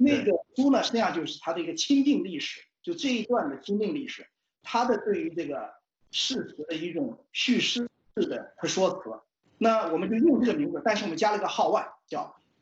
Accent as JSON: {"language": "Chinese", "country": "China", "said": "它不仅仅对于我们中国人来检视"}